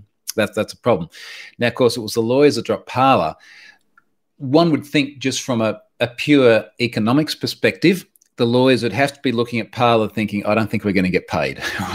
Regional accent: Australia; Now, keeping in mind, again, as an Australian, I'm not aware of a lot of your political commentators in the US

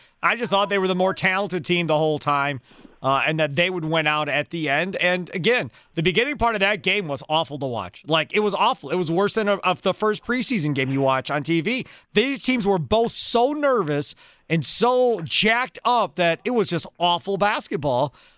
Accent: Kenosha, Wisconsin, United States; I grew up in Kenosha. I'm not rooting for the Bucks.

